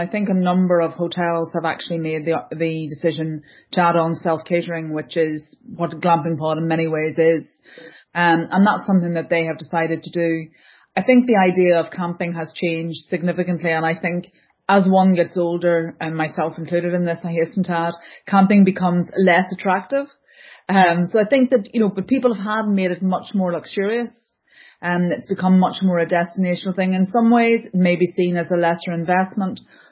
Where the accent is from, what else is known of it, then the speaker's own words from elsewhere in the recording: Derry, Northern Ireland, United Kingdom; I'm from a border town, like I'm from Derry, so everybody comes into Derry for the day, does a shop.